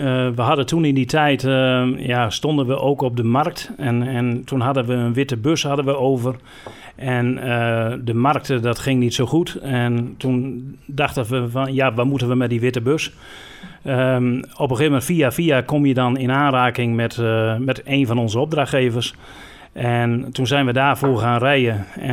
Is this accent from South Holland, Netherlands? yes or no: no; Ees, Drenthe, Netherlands; born there; ik ben geboren in Ees en dat is een klein dorpje verderop.